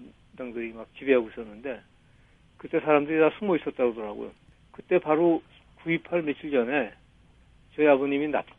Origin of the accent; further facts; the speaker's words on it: South Korea; 나는 한국 사람이라서 열심히 해야 된다.